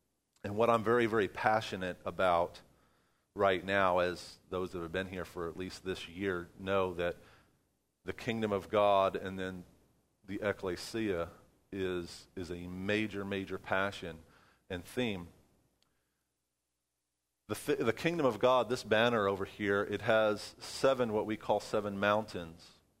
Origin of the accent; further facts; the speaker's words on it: New York, United States; I remember when I was a kid and we were growing up in New York, and our next-door neighbor worked on those twin towers.